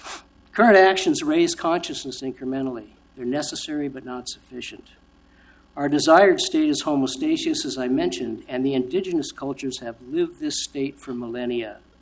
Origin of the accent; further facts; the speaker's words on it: Portland, Oregon, United States; I'm proud to be a Portlander. I was born and raised in Portland.